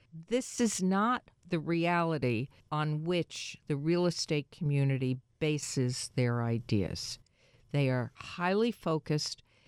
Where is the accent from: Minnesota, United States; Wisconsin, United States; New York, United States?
New York, United States; As somebody who was born and raised in New York and has been a New York booster for my already long life